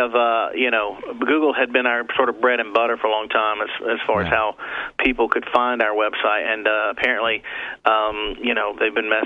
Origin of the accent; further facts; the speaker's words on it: North Carolina, United States; Representative Mark Meadows from my home state of North Carolina.